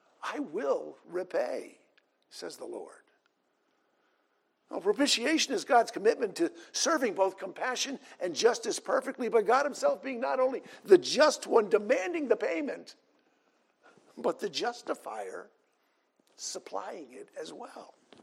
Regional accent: New York, United States; the New York Giants represented New York, and as a New Yorker, I got to ascribe their athletic performance as if it were mine.

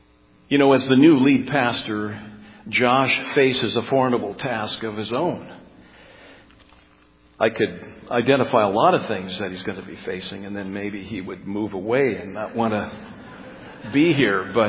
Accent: United States; I grew up on the Mississippi River. I know what a river is, and I know what a big river is

